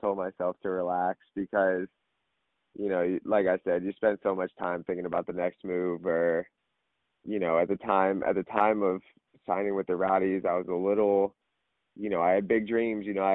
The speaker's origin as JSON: {"language": "English", "town": "Tampa", "region": "Florida", "country": "United States", "tie": "born or raised there", "said": "I got to do it in front of my hometown. I got to, you know, win a championship for Tampa and kind of help the club grow."}